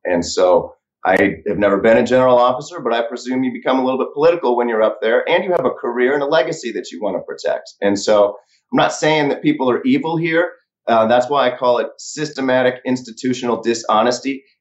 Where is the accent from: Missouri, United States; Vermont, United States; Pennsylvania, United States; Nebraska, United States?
Missouri, United States; Well, you know, I'm from Missouri. I came back from Iraq in 2009. And I go to my old neighborhood to visit, and I see the first house I ever lived in is bulldozed down.